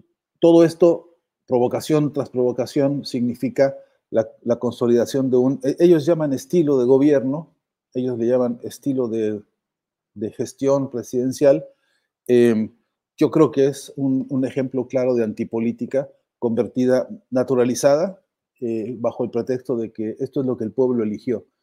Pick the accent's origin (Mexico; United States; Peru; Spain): Mexico; porque siendo mexicano aquí y ahora